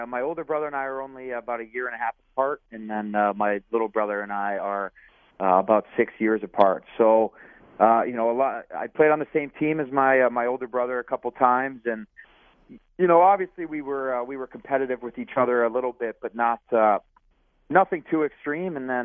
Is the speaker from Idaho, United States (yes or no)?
no; Chicago, Illinois, United States; growing up, it was a lot, you know, in the Midwest as far as, you know, growing up in Chicago and, it's travel teams.